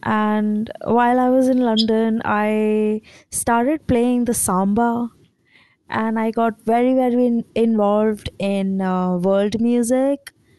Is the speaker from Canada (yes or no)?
no; New Delhi, Delhi, India; now in United States; Yes, so I am actually from India, and I'm currently here visiting family.